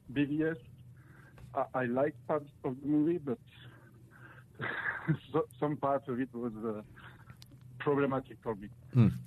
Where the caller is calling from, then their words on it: France; I'm calling from France.